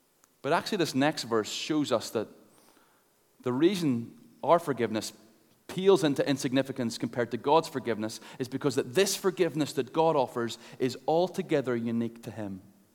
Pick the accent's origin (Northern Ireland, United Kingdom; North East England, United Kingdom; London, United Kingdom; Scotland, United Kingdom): Northern Ireland, United Kingdom; Ballymena; Say that a bit weird, I'm from Ballymena.